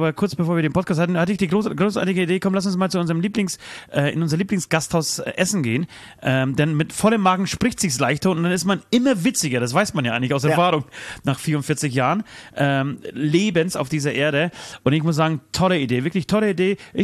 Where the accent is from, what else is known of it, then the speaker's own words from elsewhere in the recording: Germany; Nein, ich komme aus Deutschland, Alter, ich creme mich nicht ein, weißt du?